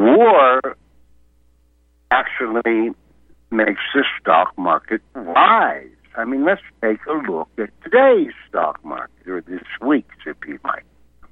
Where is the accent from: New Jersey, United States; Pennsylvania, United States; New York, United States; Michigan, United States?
Pennsylvania, United States; Greensburg; also born or lived in Homestead; I wasn't born in Greensburg. I was born in Homestead. And then our family moved to Greensburg.